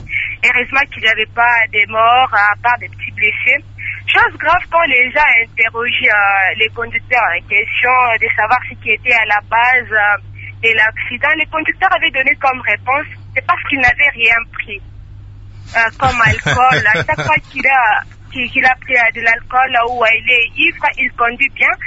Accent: Lubumbashi, Haut-Katanga, DR Congo; Comme ici chez nous à Lubumbashi, ça n'a pas commencé aujourd'hui.

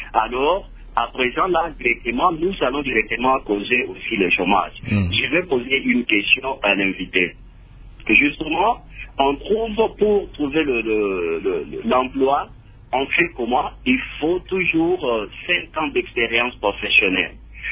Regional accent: DR Congo; chez nous en RDC

